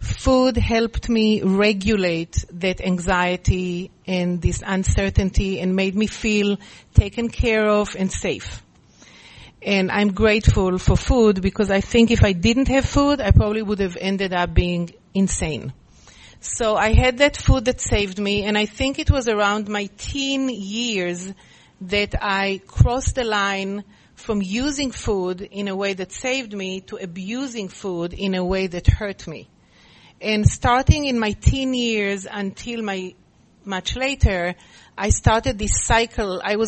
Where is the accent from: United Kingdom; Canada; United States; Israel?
Israel; born there; English is a second language; And I was born in Israel, as you can tell, I guess, by my accent.